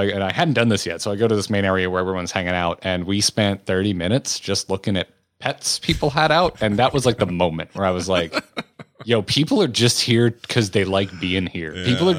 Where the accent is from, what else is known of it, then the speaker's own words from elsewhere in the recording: United States; because I am American, all of the things that seem like strange and off color to me